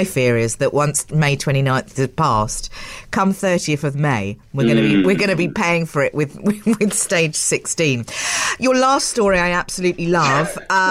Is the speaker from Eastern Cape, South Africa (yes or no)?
no; Johannesburg, Gauteng, South Africa; accent: Johannesburg English; I think I must have just moved down from Joburg, and I've got this, and my accent sometimes is a bit strange, but I've got this kind of bastardised Johannesburg English.